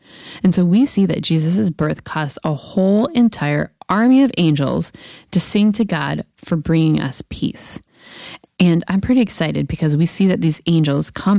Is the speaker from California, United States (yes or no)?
yes; California, United States; I'm from California, so I like the beach.